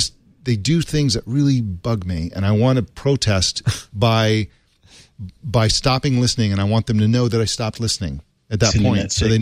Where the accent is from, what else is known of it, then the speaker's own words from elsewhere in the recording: Santa Barbara, California, United States; And so I was from Santa Barbara.